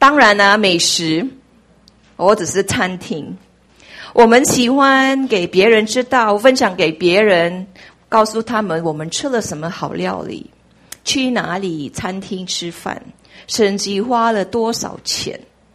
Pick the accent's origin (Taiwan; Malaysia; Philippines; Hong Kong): Philippines; Chinese is a second language; 其实是一个外国人，我菲律宾华侨，所以我中文有一点 KK 的，所以万一有发音不准的话，请你们包容原谅我。